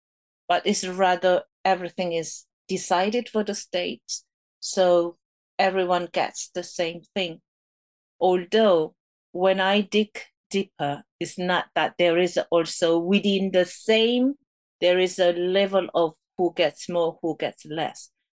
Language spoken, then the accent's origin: English; North Korea; now in United States; in my experience of living, growing up in North Korea and living in United States